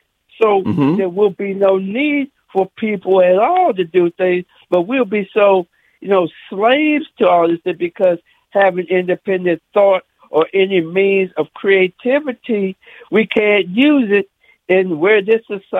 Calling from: Washington, District of Columbia, United States; in Washington, D.C. here.

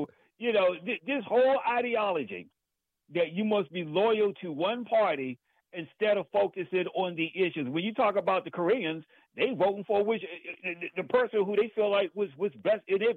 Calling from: District of Columbia, United States; from the district, brother.

